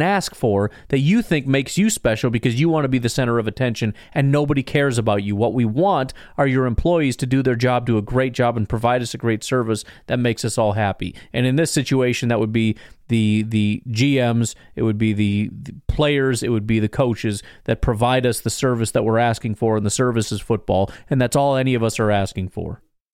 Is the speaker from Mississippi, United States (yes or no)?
no; Chicago, Illinois, United States; I grew up in the Chicago area, and what I know to be barbecue is, it's very similar to, you know, Memphis, St. Louis style